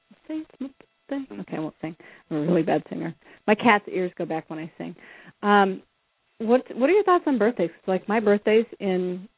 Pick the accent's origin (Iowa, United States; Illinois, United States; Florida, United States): Iowa, United States; Yeah, but you know, that's the Iowa in me. I was raised in Iowa